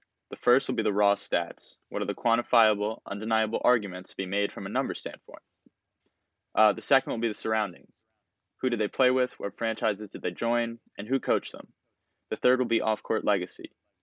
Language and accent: English; Westchester, New York, United States; I'm a freshman here at Tufts, and I grew up in Westchester, New York.